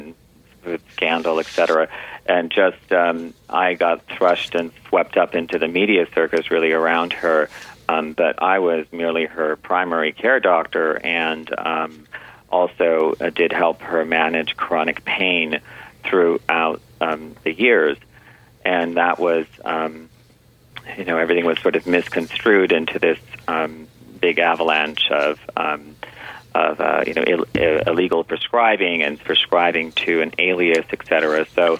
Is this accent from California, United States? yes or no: yes; Los Angeles, California, United States; I am from Los Angeles. Yes, absolutely.